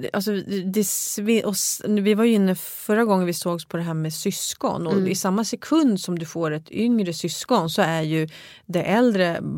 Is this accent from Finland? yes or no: no; Sweden; det är ju någonting som vi som svenskar då, eller boendes här i Norden, kan åka dit och reflektera kring